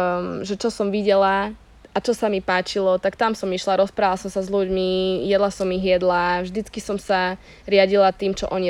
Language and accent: Slovak; Bratislava, Bratislava Region, Slovakia; vlastne som z Bratislavy a teraz som sa ocitla tu na, kde mám na okolí veľmi krásne miesta